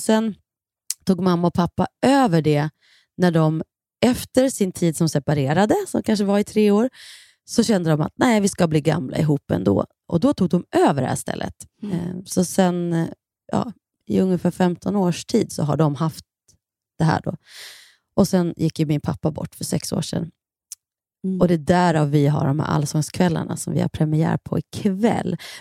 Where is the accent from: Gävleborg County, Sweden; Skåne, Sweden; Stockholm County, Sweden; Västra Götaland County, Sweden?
Gävleborg County, Sweden; Kilafors; För vi är uppvuxna i centrala Kilafors.